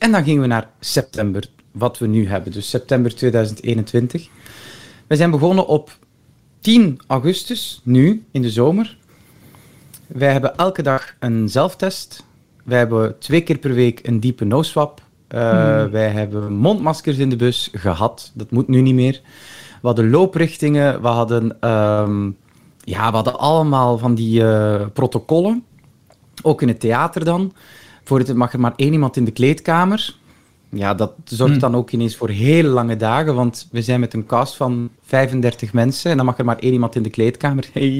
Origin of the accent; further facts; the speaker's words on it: Antwerp, Flanders, Belgium; En ik kom uit Antwerpen en ik rij naar de voorstelling.